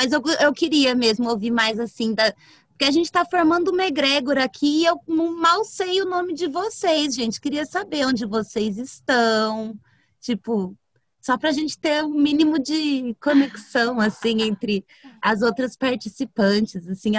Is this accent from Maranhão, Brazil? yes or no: no; Campinas, São Paulo, Brazil; now in Brasília, Brazil; Eu sou de Campinas, mas eu moro aqui, faz dois anos já.